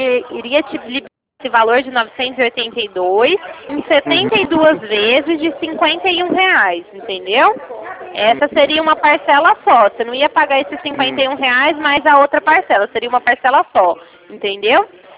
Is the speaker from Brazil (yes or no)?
yes; Ribeirão Preto, São Paulo, Brazil; eu sou de Ribeirão Preto.